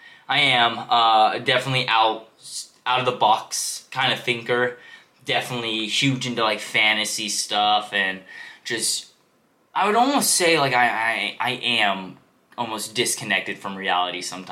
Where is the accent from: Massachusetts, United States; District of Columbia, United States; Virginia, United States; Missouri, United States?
Virginia, United States; Portsmouth; born there; I was born on June 1st, 1997 in Virginia at the Naval Hospital of Portsmouth.